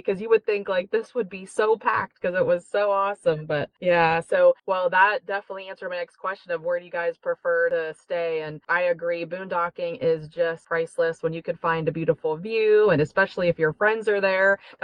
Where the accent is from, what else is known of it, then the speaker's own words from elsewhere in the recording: Ohio, United States; We're from Ohio, but we've never been anywhere besides, you know, the states in between Ohio and Florida. So we've never been west of like Indiana.